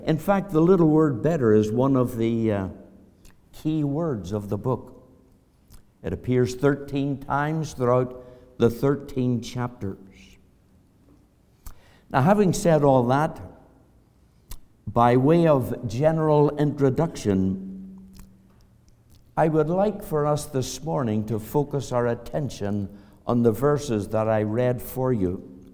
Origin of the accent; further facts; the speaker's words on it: Belfast, Northern Ireland, United Kingdom; moved away as an adult; now in Canada; Back in 1972, when my wife Dorothy and I emigrated to Canada from Belfast, Northern Ireland, and that's the reason I talk so funny.